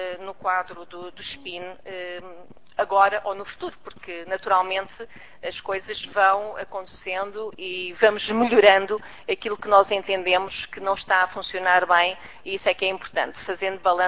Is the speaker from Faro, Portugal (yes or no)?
yes; Faro, Portugal; Relativamente ao Algarve, porque sou algarvia